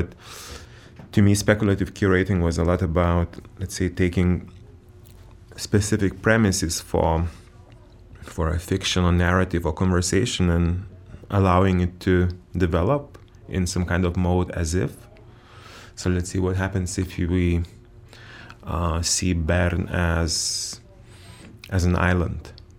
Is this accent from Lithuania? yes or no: yes; Vilnius, Vilnius County, Lithuania; I grew up in Vilnius, which was, and it's still an interesting town, where I don't live anymore